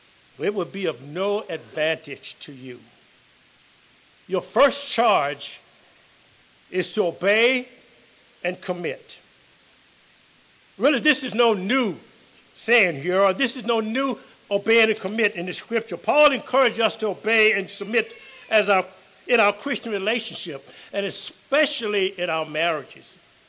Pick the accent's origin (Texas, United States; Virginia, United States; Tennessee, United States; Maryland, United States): Virginia, United States; And by the way, I'm a Virginian. I'm born and raised in Virginia.